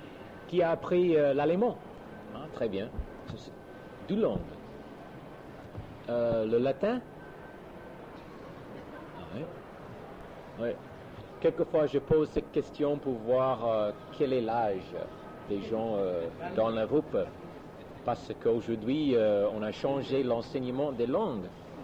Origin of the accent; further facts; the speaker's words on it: United States; French is a second language; Je suis américain, donc j'aurai des problèmes, quelques problèmes pour bien parler le français.